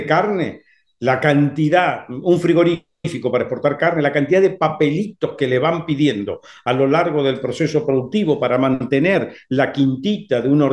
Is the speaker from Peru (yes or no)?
no; Santa Fe, Argentina; hay algo que yo puedo devolver a la provincia de Santa Fe, de donde soy, donde me formé, escuela primaria, secundaria y universidad